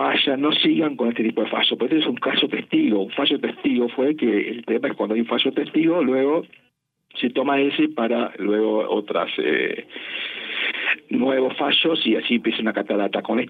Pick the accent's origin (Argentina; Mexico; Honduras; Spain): Argentina